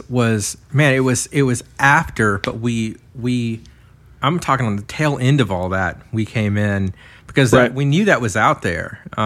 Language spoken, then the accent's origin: English; Arlington, Texas, United States; Growing up in Arlington, we saw … do their rise. They're our local boys